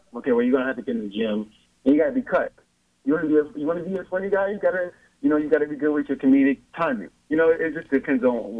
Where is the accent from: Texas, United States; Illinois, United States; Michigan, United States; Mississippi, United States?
Illinois, United States; Chicago; now in Los Angeles, United States; But, you know, I come from Chicago, so my mentality is, you know, go and get it. You know, so it's always been that way since I've, you know, first arrived in L.A.